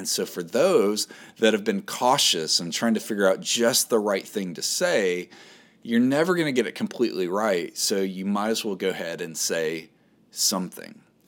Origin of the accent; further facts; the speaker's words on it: the South, United States; Even though I grew up in the South and I've lived in states that were pivotal in the civil rights movement